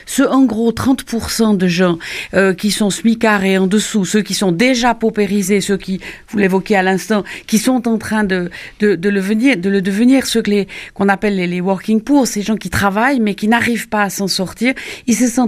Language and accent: French; Switzerland; c'est lié à mon pays d'origine, la Suisse